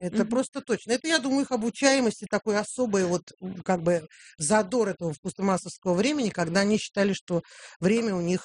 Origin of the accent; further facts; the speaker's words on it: Tashkent, Uzbekistan; moved away as an adult; also born or lived in Tetyushi, Russia; now in Moscow, Russia; Родился в Тетюшах на Волге, да. Потом пожил долгое время в Ташкенте, умудрился кончить там школу вместе с Чуйковым.